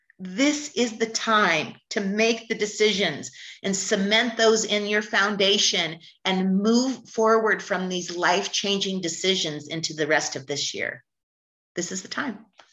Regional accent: California, United States; You can tell I grew up in California, huh?

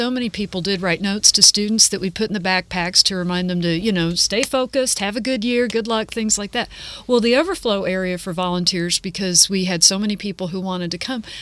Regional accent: Texas, United States; also born or lived in Philadelphia / Washington, D.C.; Well, I'm from Texas, which it's a good cost of living down there. But, you know, having lived in Philadelphia and Washington, D.C. and some other places

